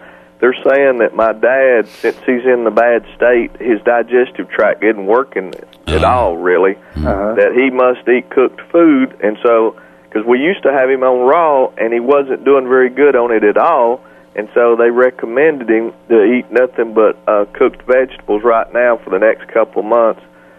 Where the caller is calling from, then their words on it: Chattanooga, Tennessee, United States; in Chattanooga.